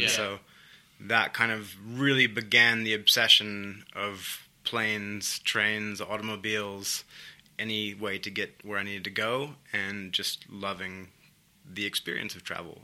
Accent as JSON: {"language": "English", "region": "New York", "country": "United States", "said": "And so I from a young age, I'm from New York, but I went to California, I went to Florida, I even went to Australia when I was 13 to play"}